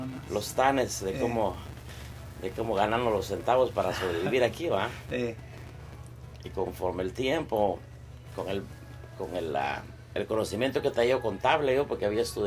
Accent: Guatemala; moved away; Cuando vine aquí, yo soy originario de Guatemala.

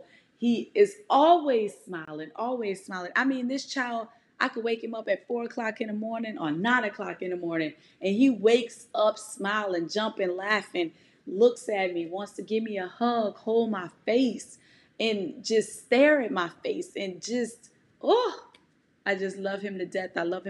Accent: New Orleans, Louisiana, United States; now in Houston, United States; I'm from New Orleans. I live in Houston, Texas, and I'm a single mother raising a strong black prince.

